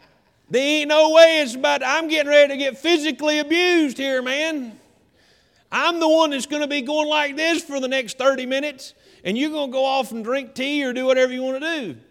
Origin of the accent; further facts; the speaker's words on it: Hickory, North Carolina, United States; I'm from Hickory, so we just call it a switch.